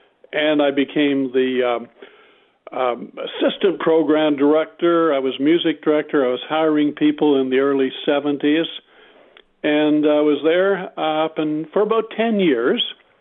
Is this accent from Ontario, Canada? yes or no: no; Nova Scotia, Canada; accent: Nova Scotia; moved away; And I brought with me my Nova Scotia dialect, my accent